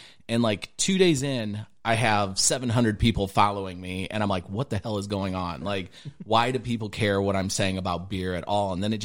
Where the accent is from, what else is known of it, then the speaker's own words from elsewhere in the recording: South Bend, Indiana, United States; born there; But Michiana, because he's born in Michigan, and I was born in South Bend, Indiana.